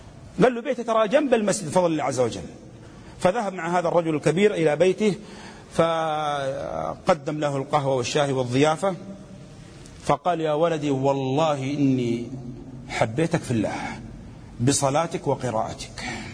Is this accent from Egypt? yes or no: no; Saudi Arabia; حين عندنا في السعودية نسميها الداخلية